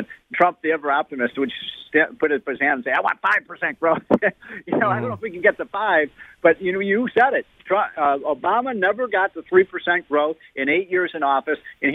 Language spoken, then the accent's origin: English; Illinois, United States; It's New York, New Jersey, Connecticut, and my home state of Illinois.